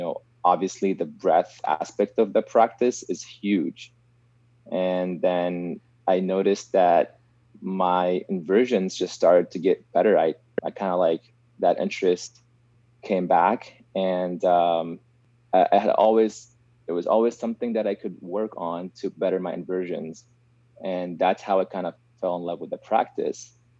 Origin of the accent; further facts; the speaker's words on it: Syria; but it wasn't an option where I grew up in Syria.